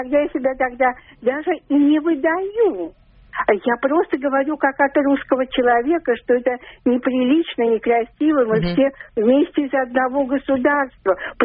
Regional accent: Baku, Azerbaijan; moved away; я вообще-то с Азербайджана, живу здесь уже 30 лет. Я беженка, я армянка. Вы знаете, сейчас у вас такая вот тема очень меня прямо резанула, несмотря на то, что я бежала из Баку.

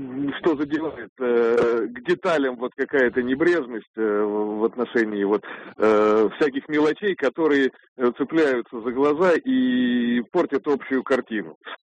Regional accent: Saint Petersburg, Russia; я из Питера.

